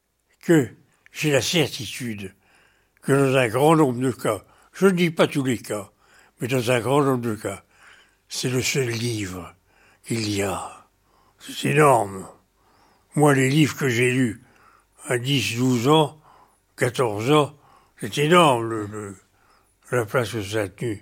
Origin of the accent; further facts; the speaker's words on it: Germany; J'ai été élevé un pied en Allemagne. C'était l'Allemagne d'Hitler.